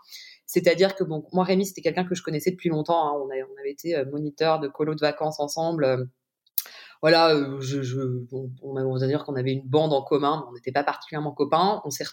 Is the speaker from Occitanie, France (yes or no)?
no; Paris, Île-de-France, France; J'ai grandi à Paris.